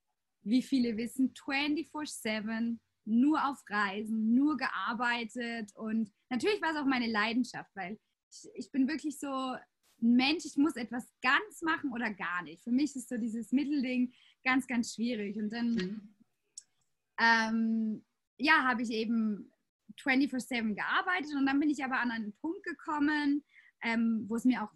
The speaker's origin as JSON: {"language": "German", "town": "Dornbirn", "region": "Vorarlberg", "country": "Austria", "moved": "as an adult", "lives_now": "Munich, Germany", "said": "ich komme aus Vorarlberg, aus Dornbirn."}